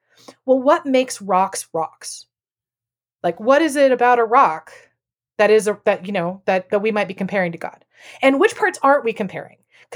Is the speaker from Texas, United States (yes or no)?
yes; Texas, United States; Where I grew up in Texas, limestone is like the base.